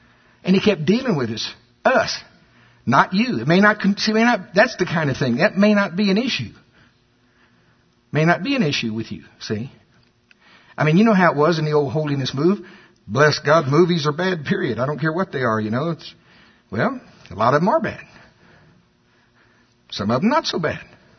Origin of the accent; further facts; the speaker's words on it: United States; See, I'm from Pottawatomie County, and at the fair they still have greased pole climbing.